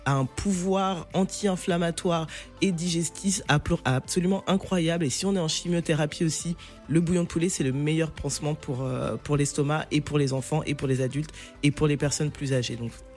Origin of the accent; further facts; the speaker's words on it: Cameroon; les légumes du village comme on dit chez nous au Cameroun